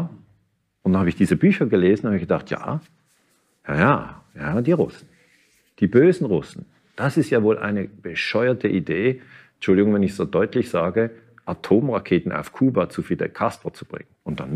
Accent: Switzerland; dass eigentlich der amerikanische Imperialismus bei uns in der Schweiz oder in Deutschland, Österreich insgesamt überhaupt nicht reflektiert wird

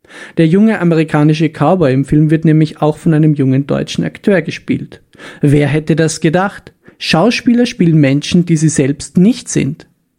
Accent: Vienna, Austria; Darf ich als Wiener nun nicht mehr asiatisch essen gehen?

